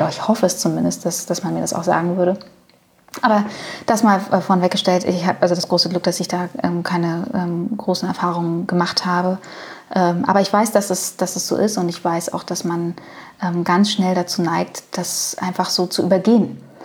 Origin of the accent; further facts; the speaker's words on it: Berlin, Germany; Ich bin im ostdeutschen Umfeld groß geworden. Also ich bin im Osten geboren, aus Berlin geboren. Und nur weil dann, als ich 7 war, ist die Mauer gefallen